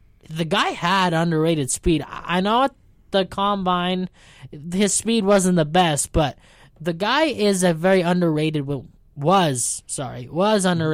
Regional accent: Portland, Oregon, United States; Yeah, I mean, Portland State, just shout out to my hometown.

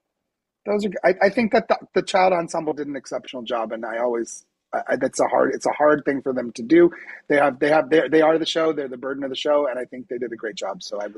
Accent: Indiana, United States; Yeah, no, it's great. You're absolutely right. I'm from Indiana, actually.

